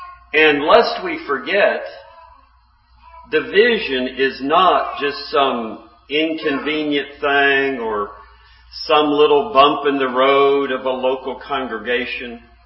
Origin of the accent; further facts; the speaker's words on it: Chattanooga, Tennessee, United States; We're from the Chattanooga area, and … came from Virginia in the 1700s and settled in the Chattanooga area, and they ended up fighting on opposite sides of the Civil War, shooting at each other.